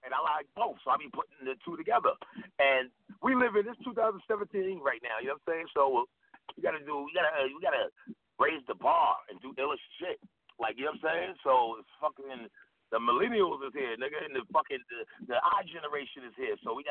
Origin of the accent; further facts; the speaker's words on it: New York, United States; Yeah, he's from Philly. I'm from New York.